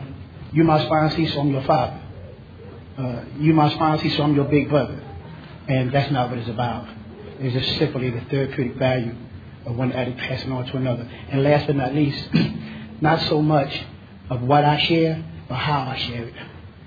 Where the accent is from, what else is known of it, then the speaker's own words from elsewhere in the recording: Atlanta, Georgia, United States; from Atlanta, Georgia, and I'm an addict by way of New Jersey.